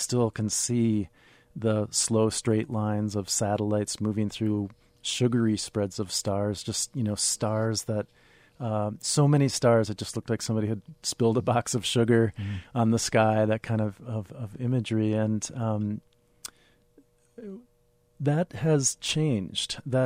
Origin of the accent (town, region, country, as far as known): Minneapolis, Minnesota, United States; born or raised there